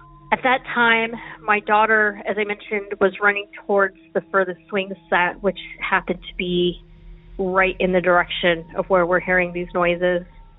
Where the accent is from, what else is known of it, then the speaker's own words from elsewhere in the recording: Roswell, New Mexico, United States; I'm from New Mexico, so I know about Dulce Canyon. I know about experiments. I know about all that stuff that happens. And I know obviously about the aliens since I'm from Roswell